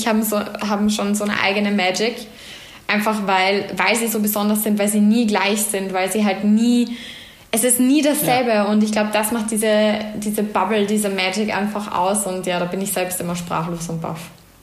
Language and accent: German; Vienna, Austria; Also ich bin gebürtige Wienerin, habe aber starke Wurzeln eben nach Salzburg durch meine Familie.